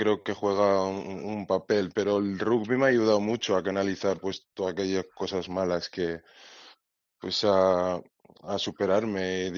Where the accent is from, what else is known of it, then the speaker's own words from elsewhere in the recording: Aragon, Spain; como me he vuelto a mi pueblo, que es un pueblo de Huesca